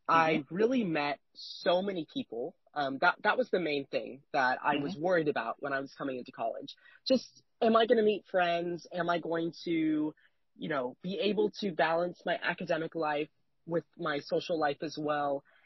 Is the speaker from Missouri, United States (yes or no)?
no; Denver, Colorado, United States; also born or lived in San Diego; I grew up in San Diego. I went to kindergarten through second grade here. And then I moved back to Denver, Colorado, and lived in some of the surrounding areas there.